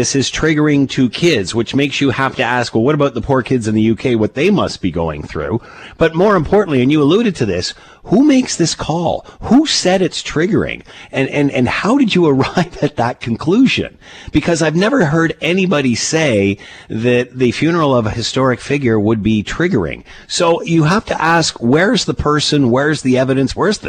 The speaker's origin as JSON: {"language": "English", "town": "Markham", "region": "Ontario", "country": "Canada", "tie": "born or raised there", "said": "I grew up in Markham. Mind you, when I grew up in Markham, there was farmland between us and Toronto, and it was, you know, we were kind of the hicks. We lived out in the sticks."}